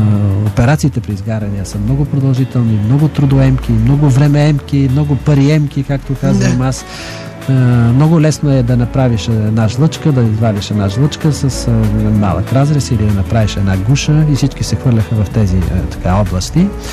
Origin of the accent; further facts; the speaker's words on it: Sofia, Sofia City, Bulgaria; Аз съм софиянец, по това време в София беше абсурд да остана